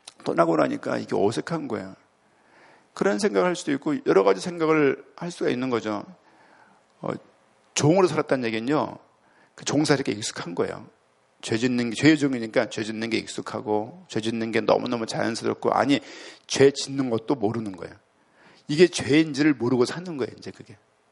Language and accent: Korean; Seoul, South Korea; 저는 그 전까지는 저 서울 사람입니다.